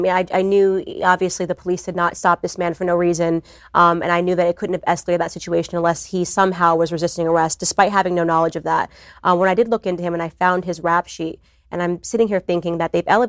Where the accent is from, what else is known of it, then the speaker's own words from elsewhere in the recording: United States; I certainly don't see myself as black first. I see myself as American first.